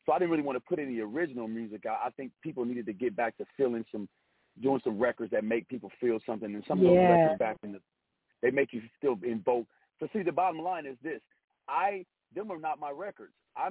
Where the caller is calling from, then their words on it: San Jose, California, United States; I'm out in the, where we at? San Jose, California. I live in Sacramento, but a couple hours away in the Bay Area, we shot a video out this way.